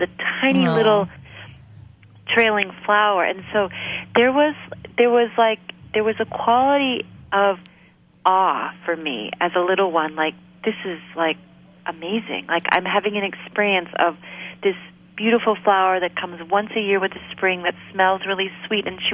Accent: Maine, United States; I grew up here in Maine. I grew up in a really rural area.

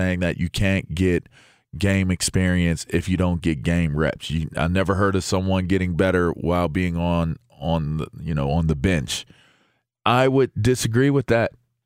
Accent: Pittsburgh, Pennsylvania, United States; I grew up in Pittsburgh

